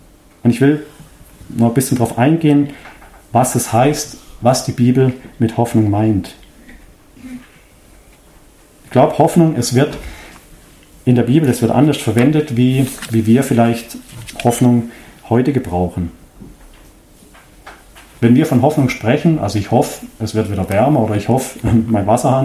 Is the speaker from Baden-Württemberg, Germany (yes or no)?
yes; Freiburg, Baden-Württemberg, Germany; Ich komme ja aus Freiburg oder bin da geboren.